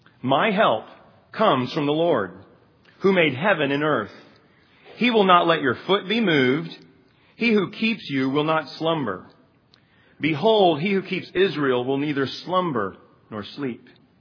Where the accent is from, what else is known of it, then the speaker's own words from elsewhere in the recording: Taiwan; now in United States; Of course, I grew up in Taiwan